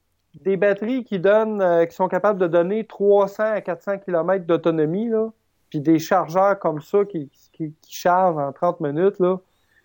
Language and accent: French; Val-d'Or, Quebec, Canada; Moi, comme j'expliquais, je suis originaire de Val-d'Or.